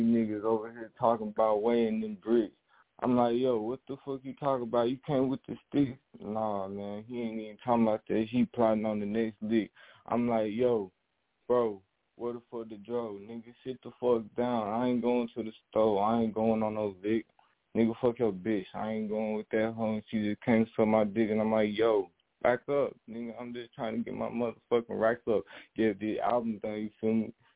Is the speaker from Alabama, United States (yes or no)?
yes; Coleman, Alabama, United States; I'm from Coleman, Alabama.